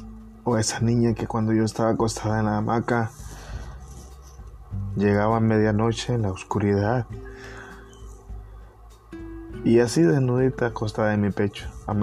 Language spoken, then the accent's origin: Spanish; Nicaragua; moved away as an adult; Cuando yo salí de Nicaragua, tú apenas... tal vez ibas a cumplir los dos